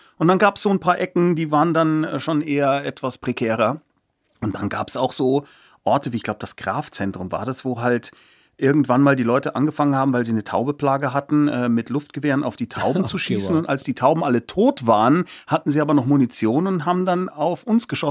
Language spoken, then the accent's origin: German; Munich, Bavaria, Germany; Ich bin ein Münchner Kindl, ich bin in Giesing geboren. Ich bin allerdings in einem Hochhausviertel aufgewachsen, das waren so damals noch Neubau, das wurde für die Olympiade, damals wurden da irgendwie so riesige Häuser hochgezogen